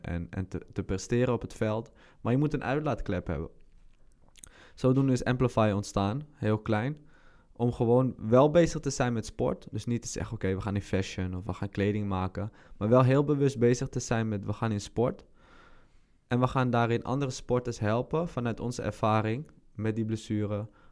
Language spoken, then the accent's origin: Dutch; Amsterdam, North Holland, Netherlands; now in Jakarta, Indonesia; Ik kom natuurlijk zelf uit Amsterdam.